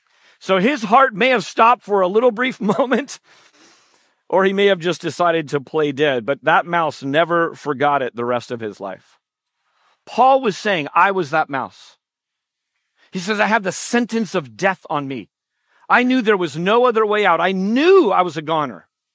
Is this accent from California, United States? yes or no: yes; San Jose, California, United States; I grew up in West San Jose, and right where Doyle Road kind of bends is Brenton Avenue. That was my street.